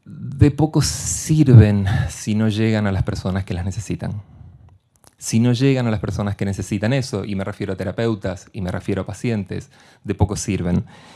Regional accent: Argentina; Como buen argentino hemos terminado de planificar esto hace un par de horas

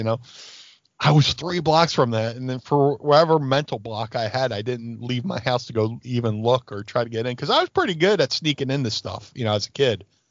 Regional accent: Atlantic City, New Jersey, United States; I grew up in Atlantic City, and I still might kick myself for not going to the Slammies.

